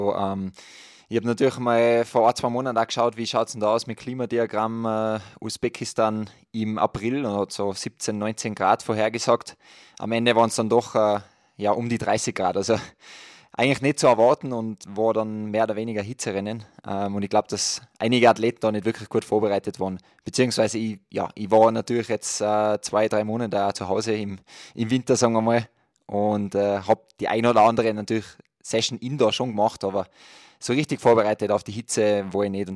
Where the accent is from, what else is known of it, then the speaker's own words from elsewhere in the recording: Tyrol, Austria; accent: Tyrolean; Ich werde mich auf jeden Fall bemühen und meinen Dialekt, dass das sich halbwegs im Grenzen hält.